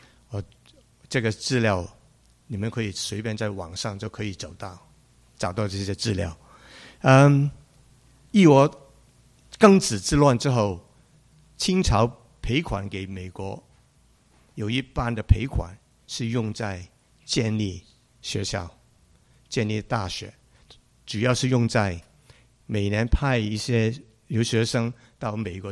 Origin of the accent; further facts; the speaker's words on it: Hong Kong; 我在香港长大